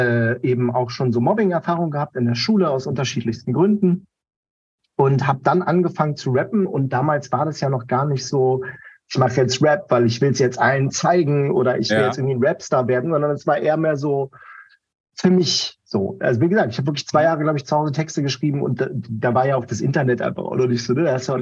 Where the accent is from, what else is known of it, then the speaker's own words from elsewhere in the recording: Berlin, Germany; Ich bin aus Berlin. Ich bin gebürtiger Berliner.